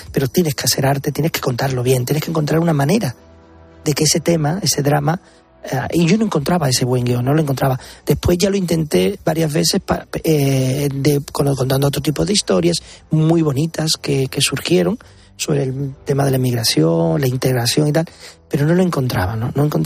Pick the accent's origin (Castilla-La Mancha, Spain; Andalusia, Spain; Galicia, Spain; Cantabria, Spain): Andalusia, Spain; yo como andaluz